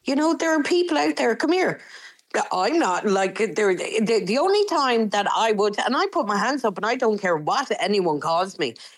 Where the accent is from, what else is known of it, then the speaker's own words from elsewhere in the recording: Shannon, Munster, Ireland; Yeah, because I'm from Shannon, do you know what I mean? And if there's any airport it would potentially bomb, it's going to be that.